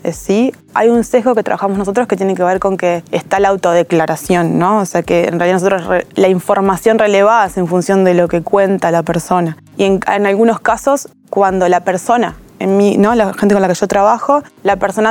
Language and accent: Spanish; Paysandú, Uruguay; moved away as an adult; now in Montevideo, Uruguay; Paysandú.